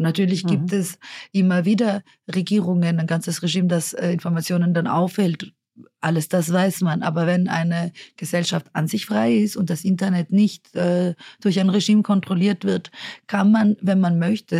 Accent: Innsbruck, Tyrol, Austria; ich bin halt davor in Innsbruck aufgewachsen.

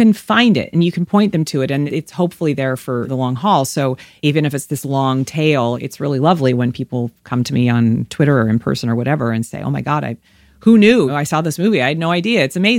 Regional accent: the North, United States; I grew up in the North with a bunch of pinko communist lefties.

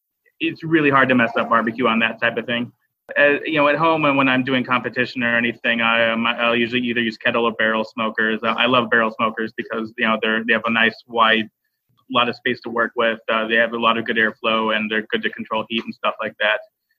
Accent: Arkansas, United States; Yeah, I grew up in Arkansas, and we were very much entrenched in the dry rub with like the vinegar dipping sauce type of barbecue.

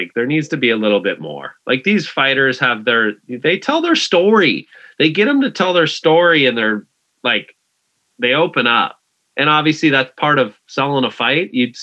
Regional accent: United States; Hell no. No way, man. I'm a proud American. Just, and I live in California, dude.

